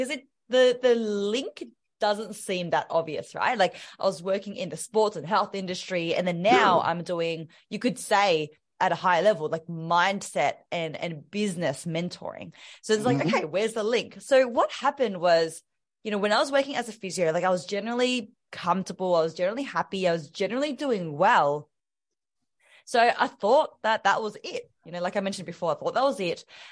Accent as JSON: {"language": "English", "town": "Melbourne", "region": "Victoria", "country": "Australia", "said": "I am from Melbourne, Australia."}